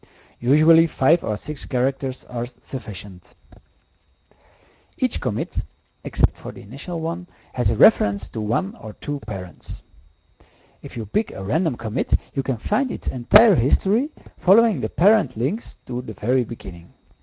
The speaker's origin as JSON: {"language": "English", "country": "Belgium", "said": "I am from Belgium."}